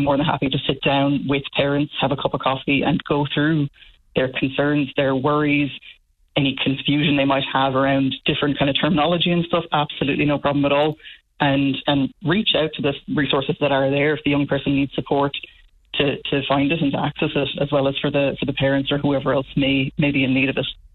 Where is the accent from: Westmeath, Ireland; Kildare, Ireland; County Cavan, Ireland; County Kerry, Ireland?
County Kerry, Ireland; Tralee; As I said, I grew up in Tralee myself and it was a bit of a lonely existence.